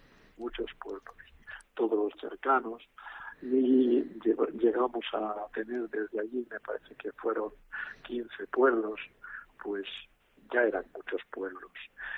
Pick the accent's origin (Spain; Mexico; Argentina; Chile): Spain; Aguitapuente, Castile and León; Yo recuerdo que en aquel momento yo hacía el número 17 de los sacerdotes vivientes de mi pueblo, de Aguitapuente.